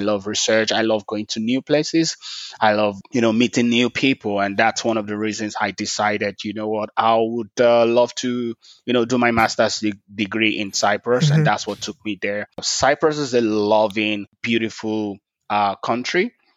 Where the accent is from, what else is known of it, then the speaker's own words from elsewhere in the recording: Lagos, Nigeria; also born or lived in Oyo State; I am from Oyo State. Okay. And I grew up in Lagos.